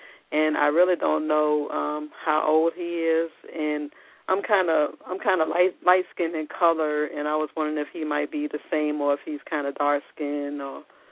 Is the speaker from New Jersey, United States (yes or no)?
yes; Newark, New Jersey, United States; also born or lived in Fairfax County, Virginia; and I was born at Fairfax County Hospital, and I grew up partly in Newark, New Jersey